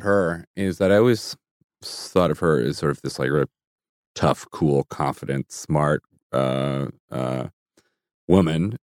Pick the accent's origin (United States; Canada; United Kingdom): United Kingdom; England; born there; And that's where I was born. I was born in England, actually.